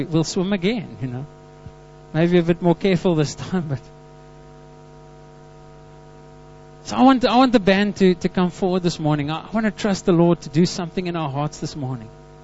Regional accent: Karoo, South Africa; growing up in the Karoo, there's not lots of water

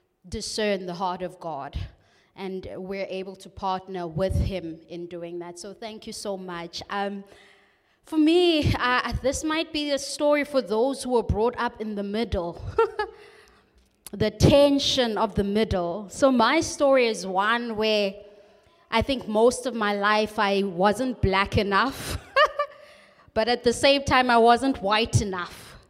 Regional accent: Mdantsane, Eastern Cape, South Africa; So I grew up in Emdanzane in a location, but I went to a multiracial school.

